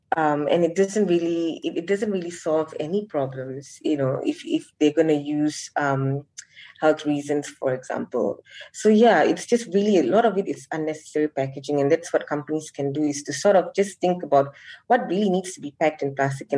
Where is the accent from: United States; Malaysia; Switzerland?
Malaysia; Seremban, Negeri Sembilan; I come from Seremban